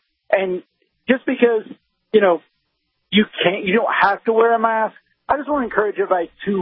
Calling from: Tennessee, United States; And, yeah, I'm calling from Tennessee, but a big shout-out to all my people on Exit 12 in New London, New Hampshire.

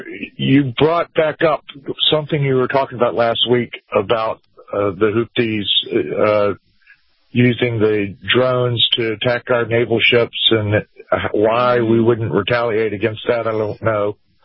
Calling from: Florida, United States; out of Southern Florida.

